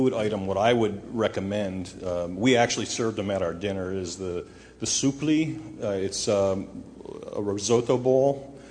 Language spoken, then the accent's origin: English; Northeast, United States; I'm from the New York, from the Northeast.